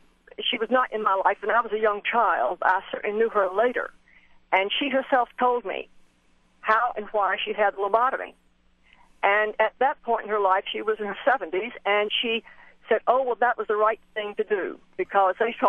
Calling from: Naples, Florida, United States; from Naples, Florida.

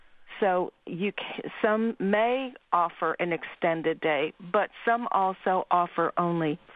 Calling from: Houston, Texas, United States; Yes, I'm calling from Texas

